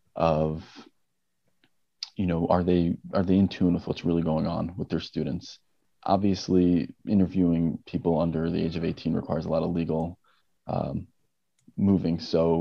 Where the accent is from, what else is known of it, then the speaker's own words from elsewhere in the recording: New York, United States; now in Illinois, United States; So I am a psychologist in Illinois, and I grew up in New York in a more right-wing culture